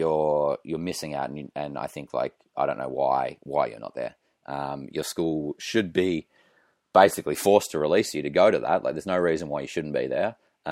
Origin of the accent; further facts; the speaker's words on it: Tasmania, Australia; I'm heading back to my home state of Tasmania in Australia